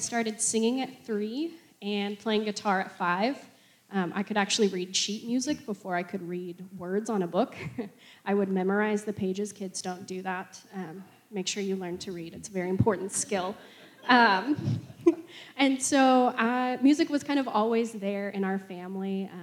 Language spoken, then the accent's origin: English; Eureka, Kansas, United States; also born or lived in Omaha, Nebraska / Liberty, Missouri; Yeah, so I grew up in Eureka, Kansas. I was born in Omaha, Nebraska. Lived there for a few years until we moved to Liberty, Missouri area in the Kansas City metro. And then moved to Eureka, Kansas